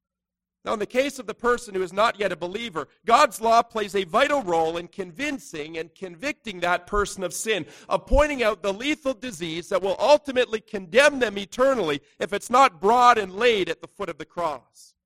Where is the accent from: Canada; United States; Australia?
Canada; As Canadian Christians, we ought to pray and to work towards a society and a nation